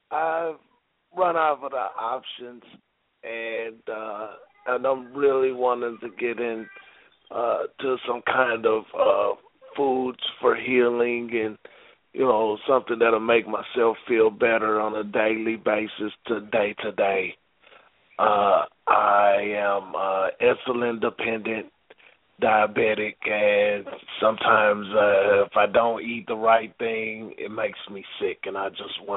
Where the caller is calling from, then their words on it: Nashville, Tennessee, United States; I'm calling from Nashville, Tennessee.